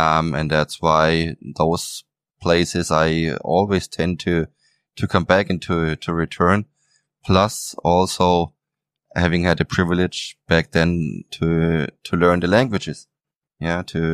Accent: Nuremberg, Bavaria, Germany; English is a second language; I love my hometown, Nuremberg. I was so proud of being over there in Houston, Texas, but my home is here.

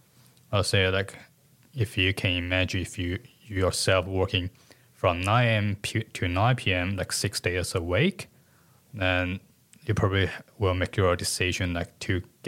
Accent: China; English is a second language; And I'm originally from China, and I do have a working experience back in China and Hong Kong.

